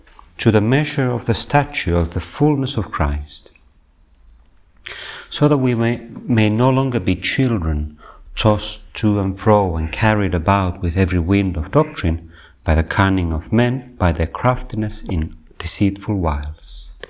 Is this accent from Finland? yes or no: yes; Finland; I come from Finland, where we have national conscription to most men